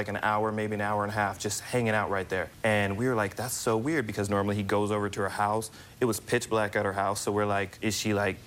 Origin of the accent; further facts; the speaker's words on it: New York, United States; I'm from New York originally, so like I have stairs that go to my home called, we call it a stoop.